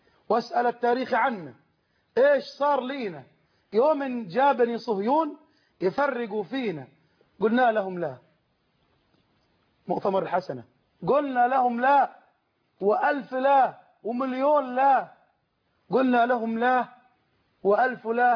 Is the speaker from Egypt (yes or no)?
yes; Sinai, Egypt; نحن تحت أبناء سيناء قبائل سيناء